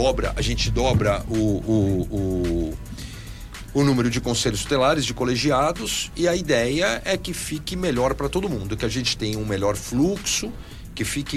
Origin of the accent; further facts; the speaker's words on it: São Paulo, Brazil; como eu venho de São Paulo, eu tenho isso como Zona Oeste, Zona Leste e tal.